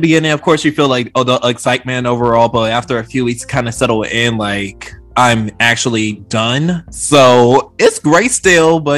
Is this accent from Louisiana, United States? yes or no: yes; Kenner, Louisiana, United States; I'm from Louisiana. I'm a Southern boy. Yes, I am. I'm from, well, we're going to say for out of state people from New Orleans, but if you're from that area, I'm from like the Kenner, like basically like around the New Orleans area.